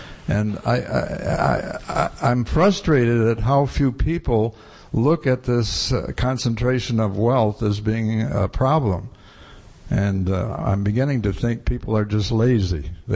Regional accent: United States; And I come from the States

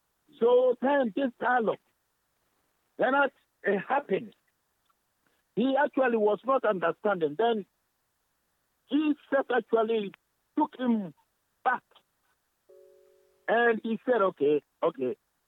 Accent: Ghana; There are many, especially most of us, I know we are from Africa or Ghana.

